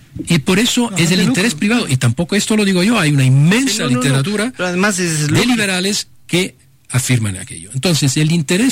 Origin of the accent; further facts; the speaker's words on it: Ecuador; moved away as an adult; soy ecuatoriano desde hace muchos años también, tengo 28 años de vivir acá, yo que vengo de un país en donde hubo primero medios públicos